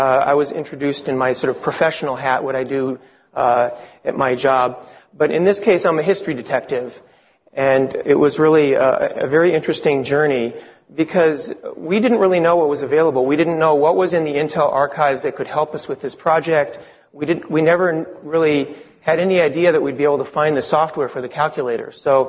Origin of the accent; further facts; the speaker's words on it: Italy; English is a second language; now in Silicon Valley, United States; knew I wanted a computer when I grew up and could afford a house that I could fit the computer in. I moved from Italy where I lived, to Silicon Valley